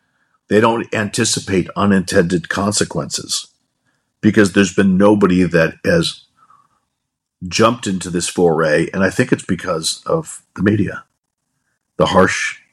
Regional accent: California, United States; I grew up in California and I came back home

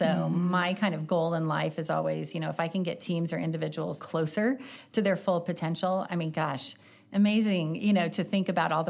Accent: Rolla, Missouri, United States; Yeah, so I grew up in Rolla, Missouri, so small town.

